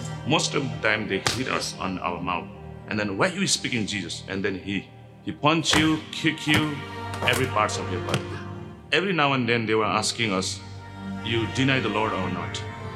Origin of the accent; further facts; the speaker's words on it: Chirang, Bhutan; English is a second language; I am from Bhutan. Bhutan is south of China and north of India, in between China and India. I was living in Chirang, Bhutan, one of the very small village.